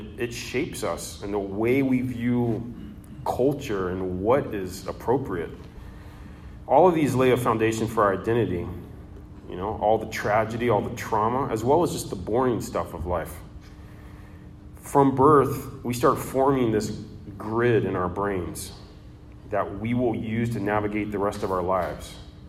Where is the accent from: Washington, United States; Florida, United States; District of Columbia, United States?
Florida, United States; So where you come from, I come from Florida.